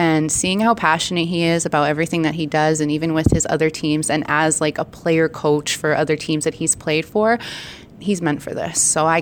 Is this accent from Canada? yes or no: yes; Alberta, Canada; I'm actually from the Enoch Cree Nation in Treaty 6 territory, so I'm Plains Cree.